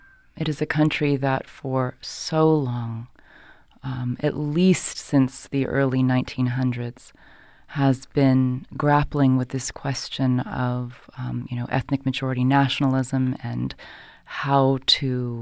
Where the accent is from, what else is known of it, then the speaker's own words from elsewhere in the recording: United States; born there; You know, my father was American, and I was born in the United States